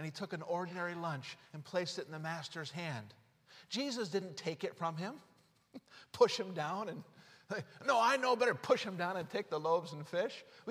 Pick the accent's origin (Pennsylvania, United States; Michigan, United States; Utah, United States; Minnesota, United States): Utah, United States; I grew up in Utah.